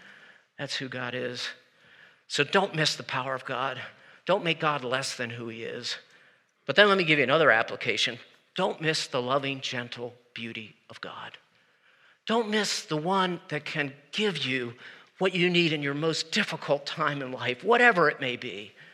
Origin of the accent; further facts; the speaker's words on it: East Coast, United States; The Atlantic Ocean, I grew up on the East Coast. I love the Atlantic Ocean.